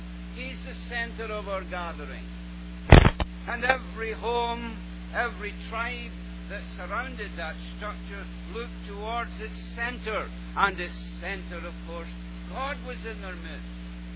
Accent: Scotland, United Kingdom; now in Canada; I'm a Scotsman living in Canada, and I can assure you in January the weather gets me down.

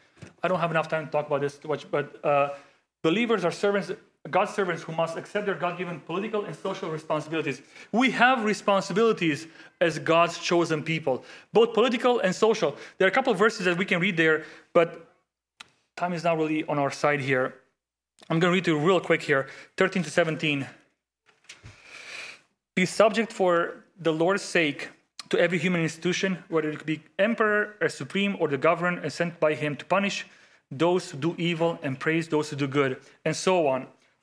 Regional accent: Romania; I mean, I come from Romania, born in the 80s, under communism and so on.

